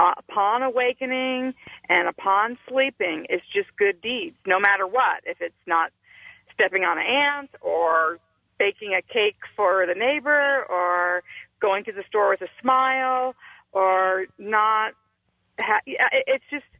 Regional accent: United States; I'm from the States. However, my husband and I had a expatriate job overseas in Singapore.

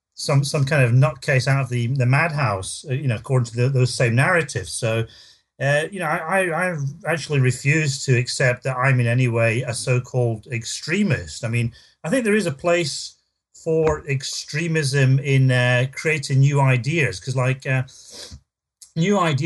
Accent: South Africa; also born or lived in United Kingdom; I guess part of my early experience of growing up in South Africa probably played an important role

